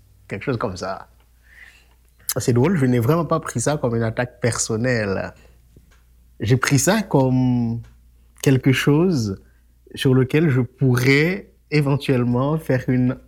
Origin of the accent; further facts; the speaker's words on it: Haiti; now in Canada; Je suis un homme. Je suis noir. J'ai grandi en Haïti. Je me suis installé au Québec en janvier 2010. Je suis ce qu'on appelle un immigrant. Je suis arrivé en Abitibi-Témiscamingue en août 2010.